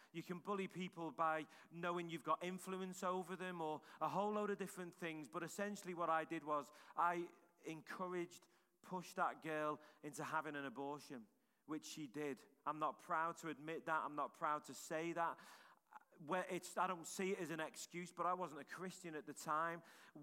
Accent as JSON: {"language": "English", "town": "Liverpool", "region": "North West England", "country": "United Kingdom", "tie": "born or raised there", "said": "I was growing up in Liverpool, and I was probably about 14 at that point"}